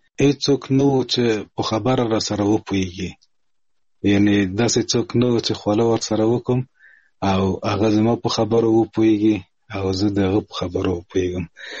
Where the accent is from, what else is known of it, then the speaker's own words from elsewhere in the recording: Kabul, Afghanistan; تر شپږ کلنۍ پورې په کابل کې وو، په چلسېتون کې. بیا د پلار وظیفه مې په بګرام کې وه، د بګرام په هوایي ډګر کې.